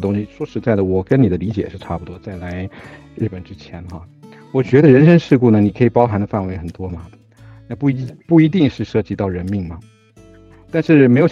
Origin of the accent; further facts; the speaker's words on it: Taiwan; now in Japan; 毕竟我是来自华人地区